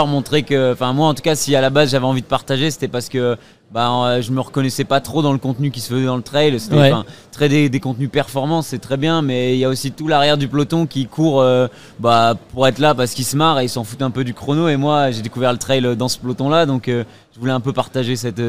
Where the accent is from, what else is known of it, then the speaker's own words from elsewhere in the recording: Lille, Hauts-de-France, France; Non, je suis originaire de Nord, du Nord. De Lille de base.